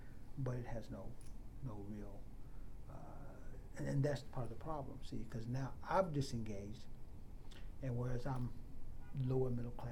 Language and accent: English; United States; Well, okay, I'm an American, and I kind of feel that same way, too.